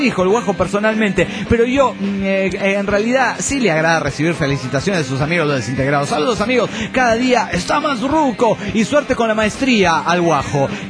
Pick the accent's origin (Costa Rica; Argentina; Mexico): Argentina; Córdoba; de Córdoba, Argentina.